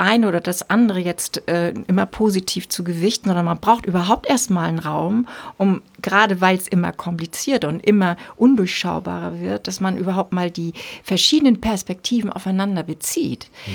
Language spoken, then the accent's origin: German; Wesselburen, Schleswig-Holstein, Germany; born or raised there